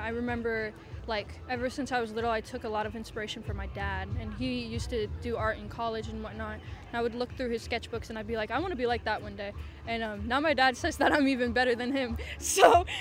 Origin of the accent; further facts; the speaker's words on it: East Moline, Illinois, United States; I'm from East Moline, Illinois.